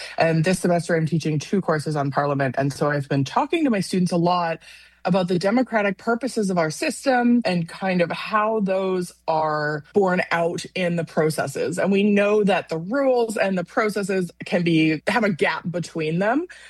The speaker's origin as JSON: {"language": "English", "country": "Canada", "said": "I think there was a time in my life as a Canadian institutionalist when I would have said, this is how the system works."}